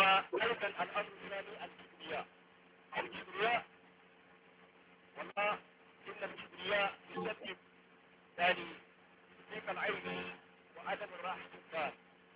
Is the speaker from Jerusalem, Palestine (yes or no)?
no; Gaza, Gaza Strip, Palestine; وعن بلدنا غزه